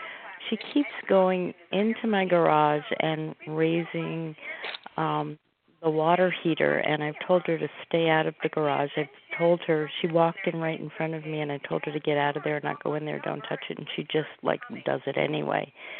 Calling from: Oregon, United States

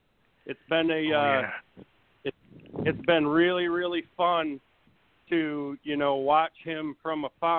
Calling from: Big Rapids, Michigan, United States; I'm calling from Big Rapids, Michigan.

